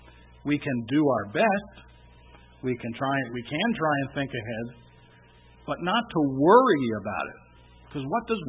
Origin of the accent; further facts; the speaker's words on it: New Jersey, United States; moved away; also born or lived in South Carolina / Texas; because I was raised in New Jersey, and we don't know from carts or horses. At least not where I grew up.